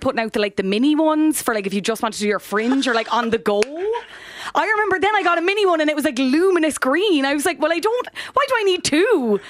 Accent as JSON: {"language": "English", "town": "Cork", "region": "Munster", "country": "Ireland", "lives_now": "Dublin, Ireland", "said": "I'm obviously from Cork."}